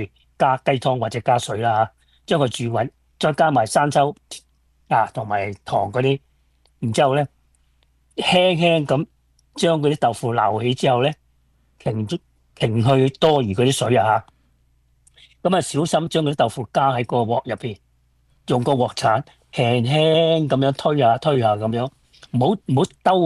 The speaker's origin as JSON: {"language": "Cantonese", "region": "Guangdong", "country": "China", "said": "我系广东人，所以口味唔及佢哋啲北方人咁样。"}